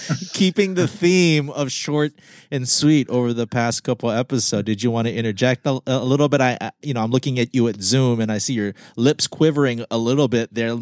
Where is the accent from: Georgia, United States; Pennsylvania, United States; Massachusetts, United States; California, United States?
California, United States; Torrance; now in Long Beach, United States; from Torrance, California, chiming in from Long Beach, California.